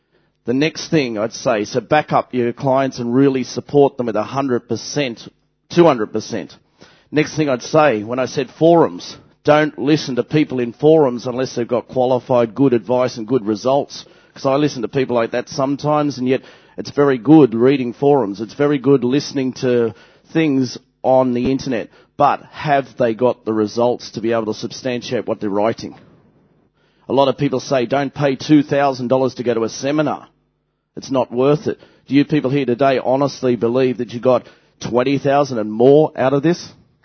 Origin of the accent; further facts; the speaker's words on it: Australia; and I'm an Aussie.